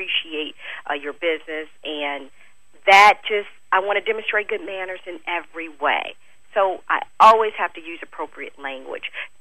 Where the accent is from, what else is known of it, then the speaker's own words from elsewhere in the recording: St. Louis, Missouri, United States; I'm from St. Louis.